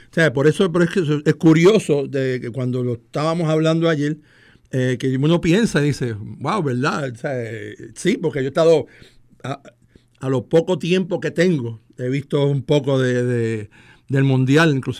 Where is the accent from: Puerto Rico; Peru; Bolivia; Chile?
Puerto Rico; San Juan; moved away as an adult; Yo llego acá en el 95. De San Juan, Puerto Rico. Yo soy nacido y criado en San Juan, Puerto Rico, y llego acá pues transferido corporativamente.